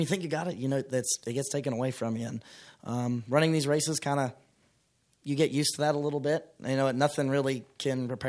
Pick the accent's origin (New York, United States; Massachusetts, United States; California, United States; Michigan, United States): California, United States; my grandfather, grandmother, coming out and watching, growing up in California.